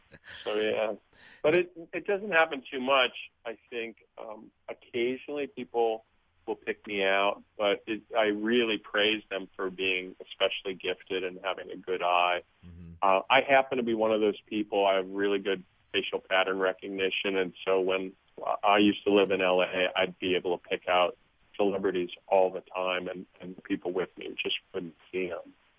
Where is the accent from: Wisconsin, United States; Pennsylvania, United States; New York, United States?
Wisconsin, United States; I grew up in Wisconsin, so there's a show in Madison called Ferdy's Inferno.